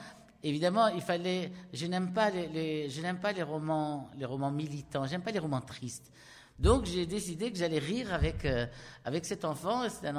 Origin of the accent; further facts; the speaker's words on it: Marrakesh, Marrakesh-Safi, Morocco; moi je viens du fin fond de la Médina de Marrakech.